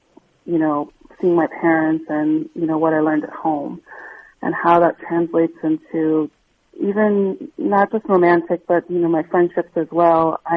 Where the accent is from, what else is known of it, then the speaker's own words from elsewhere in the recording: United States; I grew up in a Korean, my parents are from Korea, and I grew up in the States